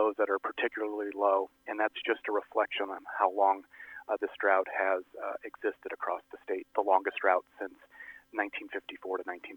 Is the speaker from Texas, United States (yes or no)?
no; St. Louis, Missouri, United States; Well, I'm from St. Louis, and we used to call it the arch effect because of the Gateway Arch.